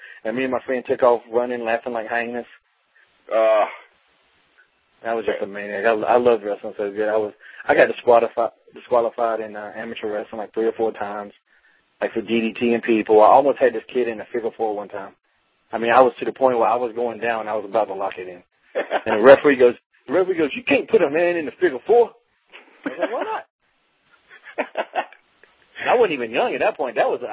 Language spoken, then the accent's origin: English; North Carolina, United States; you know, Mid-Atlantic, growing up in North Carolina, you know, if you're a wrestling fan, you're going to love Ric Flair